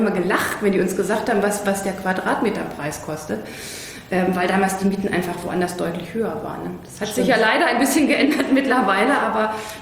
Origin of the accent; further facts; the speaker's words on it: North Rhine-Westphalia, Germany; also born or lived in Vienna, Austria / Hamburg, Germany; ich komme Gott sei Dank aus Ostwestfalen-Lippe.